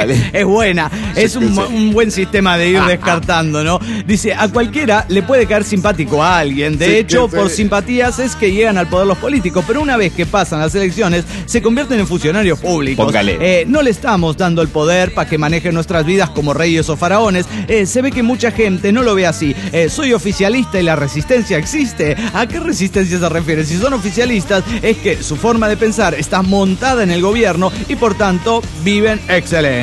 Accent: Las Toscas, Santa Fe, Argentina; Soy el conquistador de las Toscas Santa Fe, Argentina.

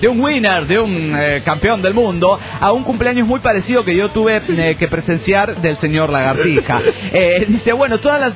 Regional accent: Cochabamba, Bolivia; de Cochabamba, Bolivia.

